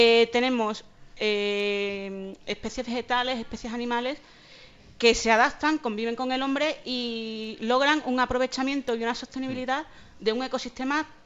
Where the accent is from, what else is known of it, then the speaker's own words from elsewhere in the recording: Extremadura, Spain; como buenos extremeños y como buenos españoles